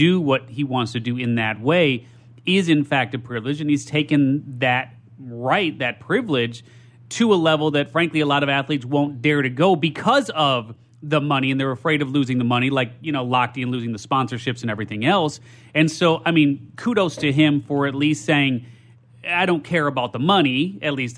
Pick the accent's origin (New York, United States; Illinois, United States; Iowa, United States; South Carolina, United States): Illinois, United States; Chicago; I come from Chicago.